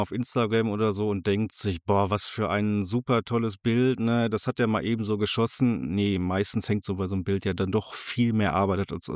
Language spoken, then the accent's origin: German; North Rhine-Westphalia, Germany; aus meiner Heimat im Sauerland